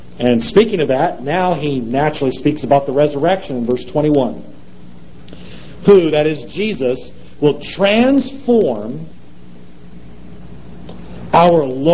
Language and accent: English; United States; I, as an American, at this present time, standing on American soil, am in a foreign nation.